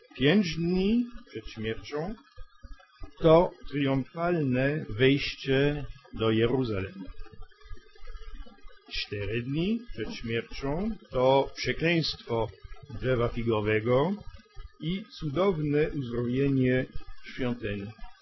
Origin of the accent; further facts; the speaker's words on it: France; accent: French; Polish is a second language; To proszę o przebaczenie, także i do mojego francuskiego akcentu.